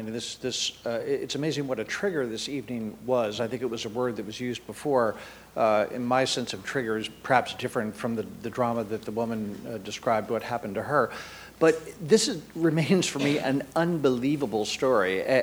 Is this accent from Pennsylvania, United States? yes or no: yes; Philadelphia, Pennsylvania, United States; As a Philadelphian, I read it. I've been reading your byline for 20 years